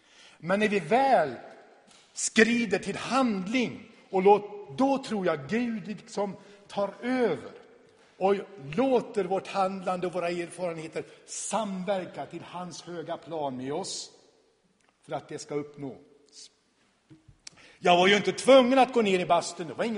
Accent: Borlänge, Dalarna County, Sweden; eftersom vi båda kommer från Borlänge, jag vill inte skryta men jag är faktiskt från Borlänge

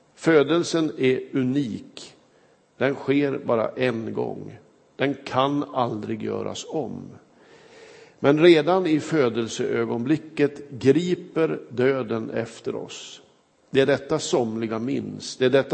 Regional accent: Kramfors, Västernorrland County, Sweden; När jag var hemma i min hembygd Kramfors för en tid sedan

